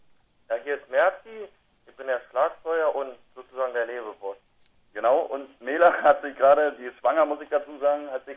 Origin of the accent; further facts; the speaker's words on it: Kloppo, Brandenburg, Germany; Also, wir kommen aus Kloppo, ein Dorf in der Uckermark bei Prenzlau.